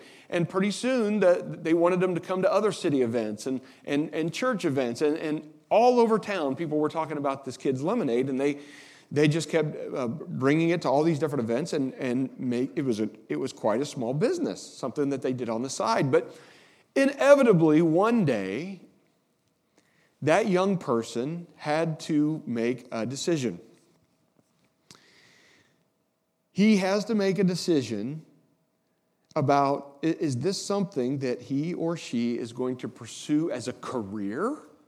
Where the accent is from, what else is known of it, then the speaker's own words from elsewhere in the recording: Indiana, United States; So my little hometown in Indiana it's tiny, it's dinky